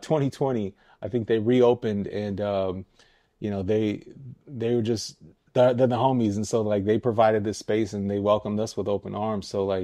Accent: Woodland, California, United States; also born or lived in Sacramento; I'm from Woodland and Sacramento, so I was born in Woodland. It's like 20 miles north of here. I went to elementary school and junior high here in Sacramento. Moved back to Woodland, went to high school there.

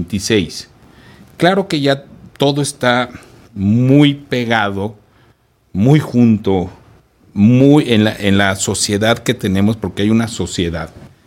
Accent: Mexico; vamos a apoyar a la presidenta de la República como mexicanos

